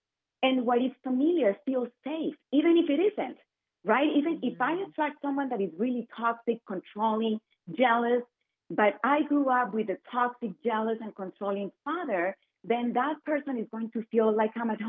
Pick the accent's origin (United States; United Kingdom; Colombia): Colombia; growing up in Colombia.